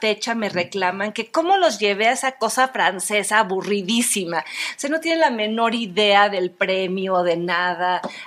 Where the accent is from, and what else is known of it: Mexico